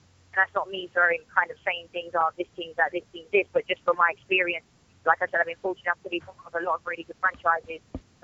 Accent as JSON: {"language": "English", "region": "England", "country": "United Kingdom", "said": "But that's not saying I can't play in cold weather because I'm from England."}